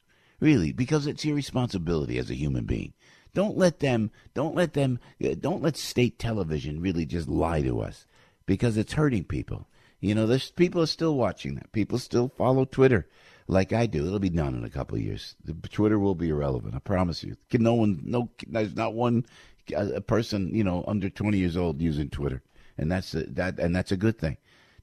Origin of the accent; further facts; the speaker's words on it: United States; I'm an American, and I like to speak the truth, organically honest.